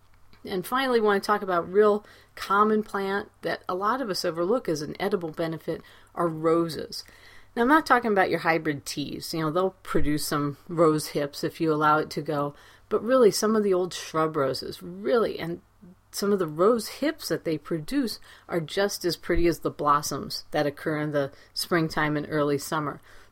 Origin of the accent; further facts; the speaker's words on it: Ohio, United States; Growing up in Ohio, we had lots of elderberries growing kind of wild in the perimeter of the property